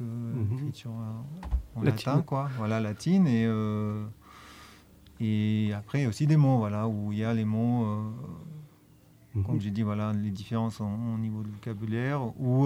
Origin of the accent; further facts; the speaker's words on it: Vojvodina, Serbia; moi, je viens du Serbie du Nord. Du coup, dans ma famille, ma mère, je pense qu'ils sont arrivés, sa famille, la famille de mes grands-parents maternels, ils sont arrivés de Croatie